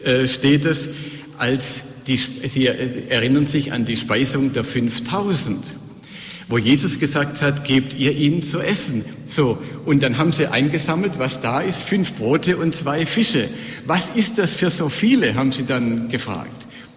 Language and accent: German; Bavaria, Germany; Ich komme aus dem Bistum Augsburg.